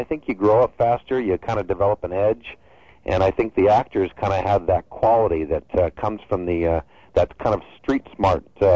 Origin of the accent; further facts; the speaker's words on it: Santa Monica, California, United States; born there; also born or lived in New York; And I was born in Santa Monica. So, I mean, essentially I've been a West Coast boy, although I went back to New York for 4 years